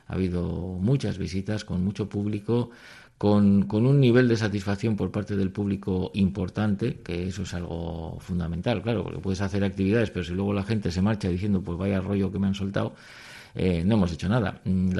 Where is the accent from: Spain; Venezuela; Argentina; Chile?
Spain; Bilbao, Basque Country; En esto somos muy bilbaínos.